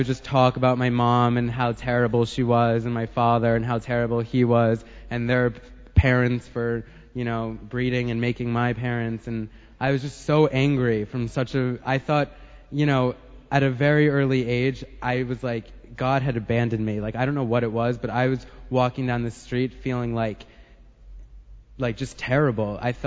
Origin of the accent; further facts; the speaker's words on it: New York, United States; born there; I was born on the Upper East Side around the corner, and I was miserable from day one.